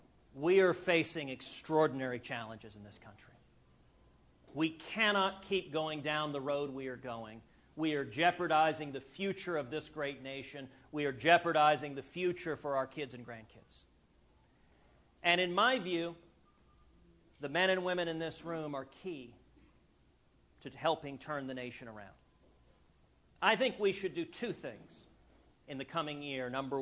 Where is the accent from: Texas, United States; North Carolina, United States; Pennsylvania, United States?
Texas, United States; I am struck by the commonality of values between Iowa and my home state of Texas.